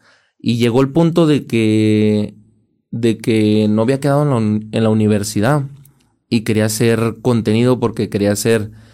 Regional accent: Zapotlanejo, Jalisco, Mexico; Ey, soy de Zapotlanejo, Jalisco.

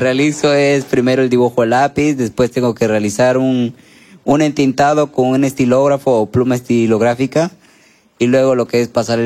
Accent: Chepén, La Libertad, Peru; yo soy de Chepén.

